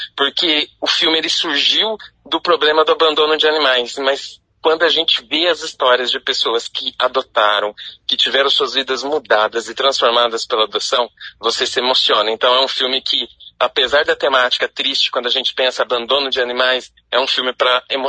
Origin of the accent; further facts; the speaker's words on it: São Paulo, Brazil; also born or lived in Santa Catarina; now in Maringá, Brazil; Eu sou do interior de São Paulo, cresci lá, me formei em jornalismo, já morei 8 anos em Santa Catarina e estou aqui em Maringá, já vai para 6 anos, né?